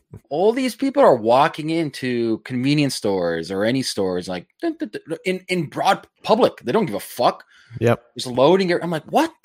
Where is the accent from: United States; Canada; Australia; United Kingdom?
Canada; Toronto, Ontario; like I'm from Toronto, Canada. Our property is just retarded, just insane.